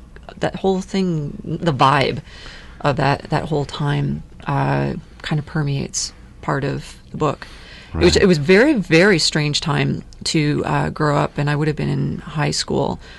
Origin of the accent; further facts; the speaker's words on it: St. Catharines, Ontario, Canada; now in Toronto, Canada; I was raised in the Niagara region, and then I moved to Toronto.